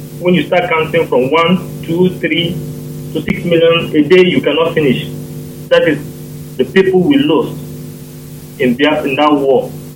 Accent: Enugu State, Nigeria; now in Russia; from Russian Federation. I'm from Enugu State in Kano local government area, Biafra land.

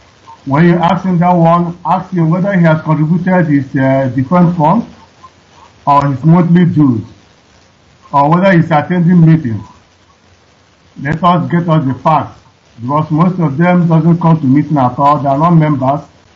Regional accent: Imo, Nigeria; now in Cologne, Germany; Yeah, I come from Opolihe Jofor in Oru local government, Imo State, Biafra land.

